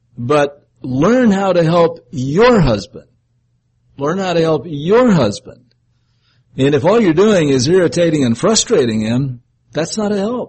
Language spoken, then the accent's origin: English; Montana, United States; We men, if you're like me, and I am from Montana, and Missouri is the same way.